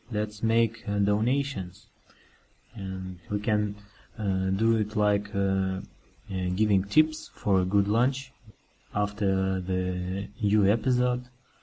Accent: Moscow, Russia; English is a second language; from Moscow

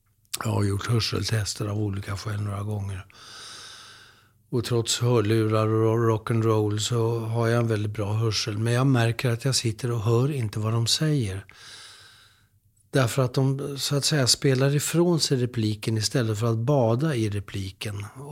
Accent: Södertälje, Stockholm County, Sweden; när jag var ung grabb i Södertälje där jag växte upp

